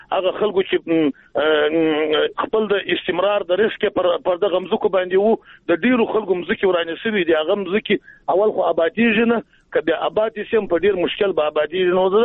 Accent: Jowzjan, Afghanistan; موږ خو د جوزجان د ولایت یو

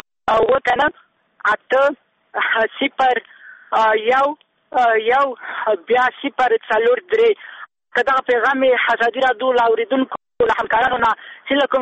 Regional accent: Kabul, Afghanistan; زه د کابل مکانه هغه اوس مونږ راغلی یو کابل کیو

